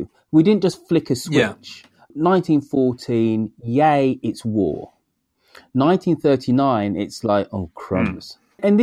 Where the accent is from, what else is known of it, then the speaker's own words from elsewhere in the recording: England, United Kingdom; The Second World War is what it means to us yeah. as English people.